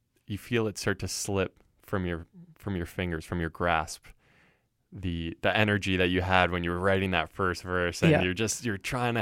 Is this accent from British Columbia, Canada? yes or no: no; Aurora, Ontario, Canada; And the song is called … which is actually the name of my hometown.